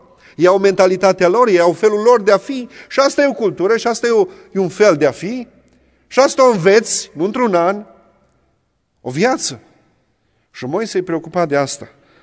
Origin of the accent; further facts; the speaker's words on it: Romania; să fim deosebiți de ceilalți, că suntem români, să fim deosebiți de ceilalți, că suntem penticostali